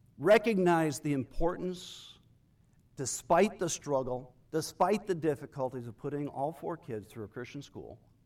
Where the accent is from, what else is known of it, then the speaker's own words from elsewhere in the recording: South Korea; And so as an 18-month-old, I grew up in South Korea. That was my home. That was the culture I knew. We spoke English in the home, but I learned how to speak Korean to my Korean friends on the streets.